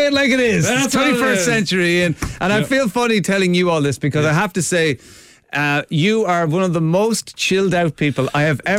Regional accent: Limerick, Munster, Ireland; I was an altar boy growing up in Limerick

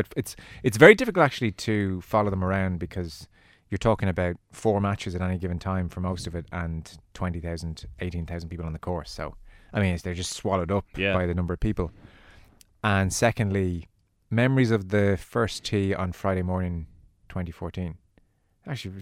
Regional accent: Ireland; I'm European before I'm Irish.

